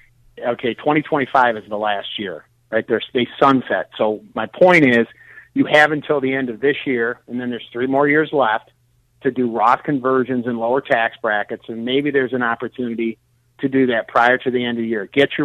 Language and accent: English; Detroit, Michigan, United States; I'm originally from Detroit. I-375, I've been on it many times.